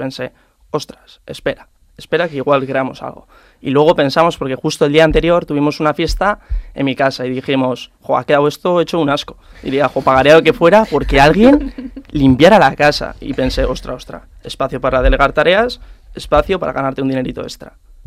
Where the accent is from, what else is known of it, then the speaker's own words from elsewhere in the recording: Bilbao, Basque Country, Spain; Catalan is a second language; estic aprenent català, voldria parlar català, però encara no puc. Soc de Bilbao, del País Basc.